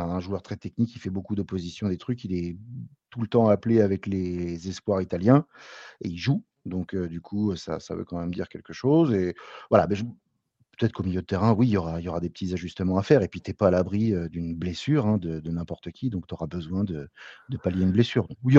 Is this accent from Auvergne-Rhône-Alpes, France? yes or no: yes; Annecy, Auvergne-Rhône-Alpes, France; Mais non, moi, je suis d'Annecy à la base, donc j'ai joué dans des petits clubs bien bled de la région là-bas.